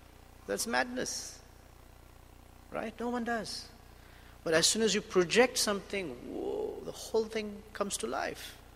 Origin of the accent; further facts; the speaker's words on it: India; Because that identification is there. I am Indian.